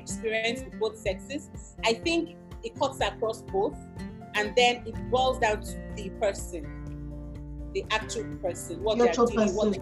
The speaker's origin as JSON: {"language": "English", "town": "Warri", "region": "Delta", "country": "Nigeria", "tie": "born or raised there", "said": "I grew up in Warri, right?"}